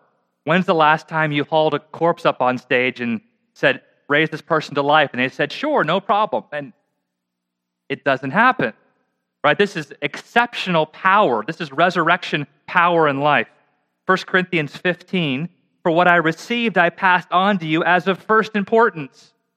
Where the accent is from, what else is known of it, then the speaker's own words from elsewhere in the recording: United States; I've got to confess, as an American, the whole British monarchy thing, I never quite get it.